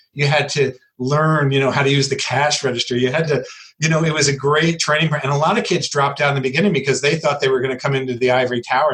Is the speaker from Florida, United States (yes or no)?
no; Connecticut, United States; I was this WASP from Connecticut, right?